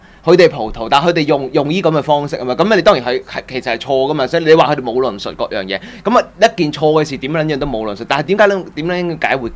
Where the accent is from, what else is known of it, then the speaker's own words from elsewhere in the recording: Hong Kong; 即係歧視我哋香港人啦